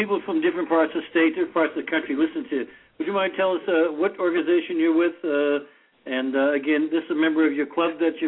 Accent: Boston, Massachusetts, United States; I'm from Dorchester, so, you know.

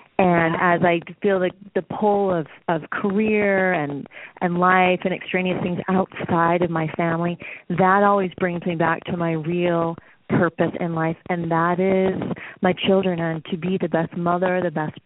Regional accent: Salt Lake City, Utah, United States; now in Las Vegas, United States; No, actually, I grew up in Salt Lake City, Utah.

